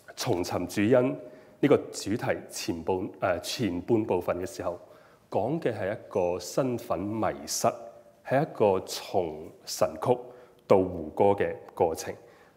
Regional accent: China; 我哋中國人經常講叫做咩？天災人禍。

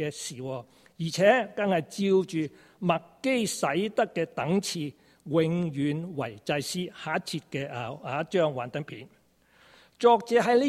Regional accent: China; 我们中国人经常说嘛，我们是皇帝的子孙嘛

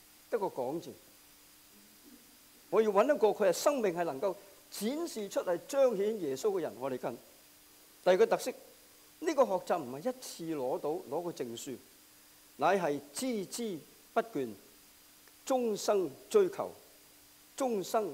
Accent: China; 这个呢是由内到外，由我们中国人或者是中国大陆出来所讲的说话

